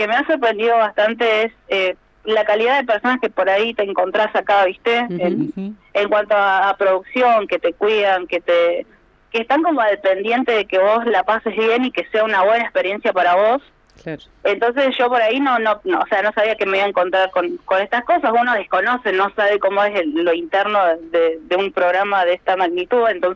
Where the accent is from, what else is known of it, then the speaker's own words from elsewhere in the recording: Catriel, Río Negro, Argentina; somos, bueno, de Catriel, por ahí estamos como medio alejados de todas estas oportunidades o posibilidades que por ahí los que viven acá en Buenos Aires es como más cercano